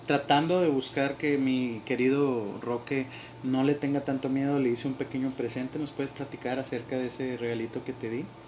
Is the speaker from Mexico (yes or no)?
yes; Mexico; Pues de nuestra cultura como mexicanos